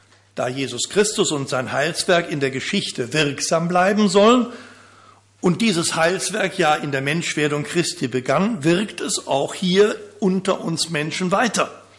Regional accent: Bonn, North Rhine-Westphalia, Germany; mir als Rheinländer geboren in Bonn

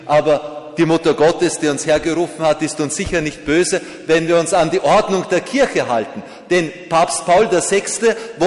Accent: Austria; moved away; komme aus einem Land, Sie merken es ja an meiner Sprache, dass ich hier als Fremdarbeiter sein darf. Ich komme aus Österreich

